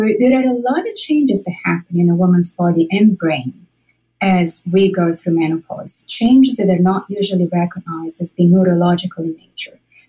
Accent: Italy; I'm Italian. I'm from Italy.

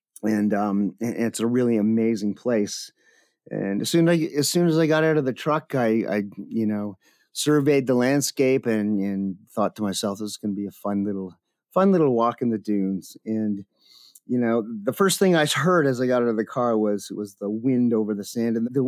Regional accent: Canada; I'm Canadian after all.

